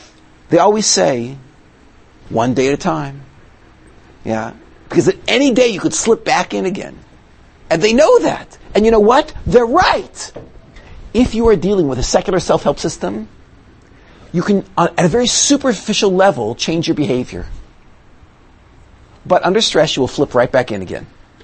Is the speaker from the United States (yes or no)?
yes; United States; the culture that I was raised in America